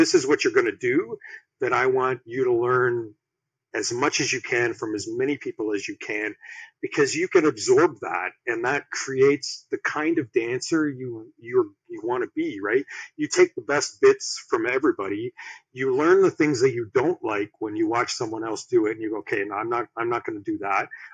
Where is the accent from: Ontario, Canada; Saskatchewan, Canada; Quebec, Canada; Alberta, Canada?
Ontario, Canada; accent: Canadian; Unstoppable headquarters is just outside of Toronto, Canada.